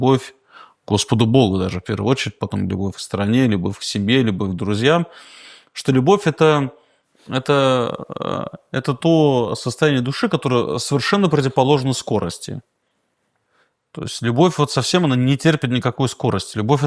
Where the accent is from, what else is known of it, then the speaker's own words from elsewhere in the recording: Moscow, Russia; Я коренной москвич.